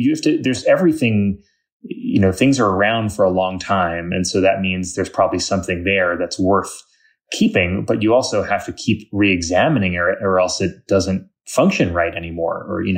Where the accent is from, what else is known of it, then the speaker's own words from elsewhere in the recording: Staten Island, New York, United States; thinking, reflecting back on SNL and growing up in Staten Island.